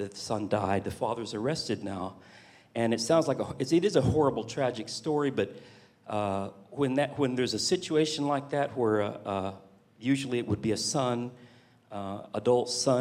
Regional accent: Houston, Texas, United States; also born or lived in Austin; I'm born near Austin, grew up in the Houston area. I've spent many years trying to get rid of my accent so my students will understand me.

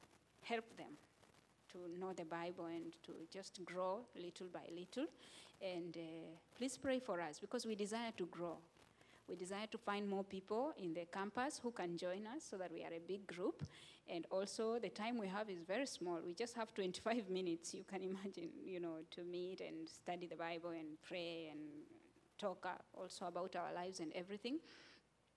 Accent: Kenya; I come from Kenya

